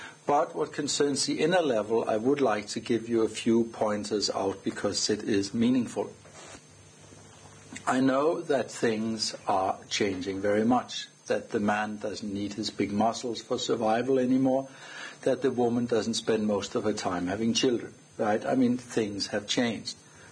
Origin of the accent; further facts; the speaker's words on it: Denmark; I'm from Denmark, and I'll be speaking on relationships.